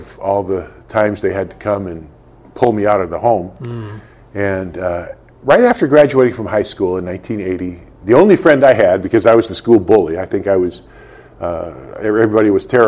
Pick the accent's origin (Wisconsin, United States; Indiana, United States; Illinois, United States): Wisconsin, United States; Green Bay; I was a very troubled 17-year-old teenager growing up in Green Bay, Wisconsin.